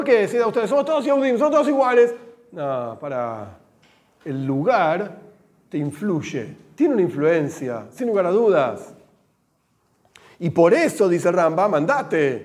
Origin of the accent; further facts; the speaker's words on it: Argentina; acá hablamos en argentino porque somos argentinos